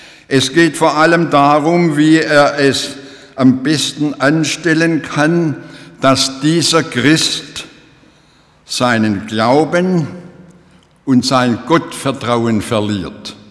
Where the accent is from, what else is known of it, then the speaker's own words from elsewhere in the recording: Marbach am Neckar, Baden-Württemberg, Germany; In meiner Heimatgemeinde Marbach am Neckar, Geburtsschillerstadt, zu der ich als Kind und Jugendlicher gehörte